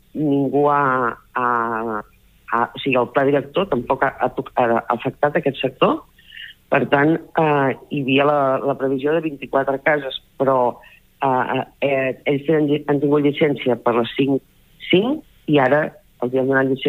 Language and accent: Catalan; Begur, Catalonia, Spain; dubto que hi hagi ningú de les plataformes que s'estimi tan Begur com el pugui estimar jo. Per tant, cuidaré el meu poble tot el màxim que pugui.